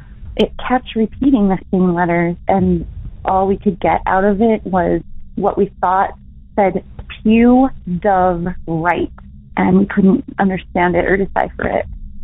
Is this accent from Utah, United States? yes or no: yes; Utah, United States; Hey, Derek. … I'm from Utah.